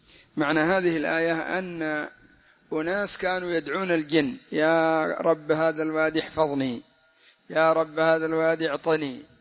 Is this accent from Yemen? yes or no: yes; Hadramaut, Yemen; كما هم عندنا في حضرموت